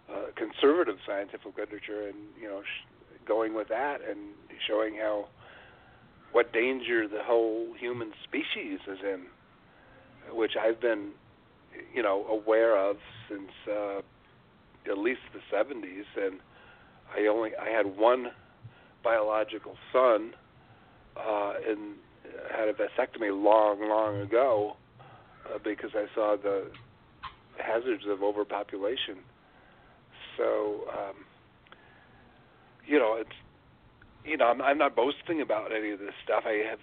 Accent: Syosset, New York, United States; Yeah, I grew up on Long Island. I recognize the 516 area code here. I was in Syosset.

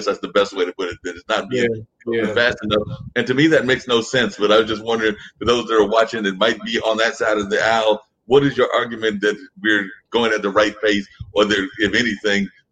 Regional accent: Wharton, North Carolina, United States; also born or lived in Durham; I was born here in Durham, born at Lincoln Hospital, but I was raised in a little town called Wharton when my folks had that in the late 70s. So I definitely know about small town living.

